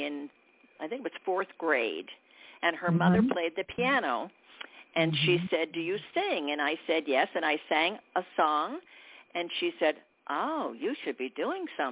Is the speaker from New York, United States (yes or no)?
yes; Albany, New York, United States; also born or lived in Glens Falls; now in Philadelphia, United States; Well, I was born in Glens Falls, New York, believe it or not, but then we moved to Albany, and I lived in Albany until I moved to Philadelphia. So most of my life was up here